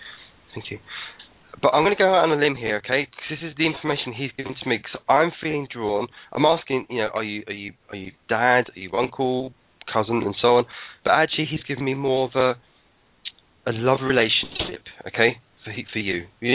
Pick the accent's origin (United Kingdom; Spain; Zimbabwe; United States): United Kingdom; England; now in Wales; Now, I'm English and I live in Wales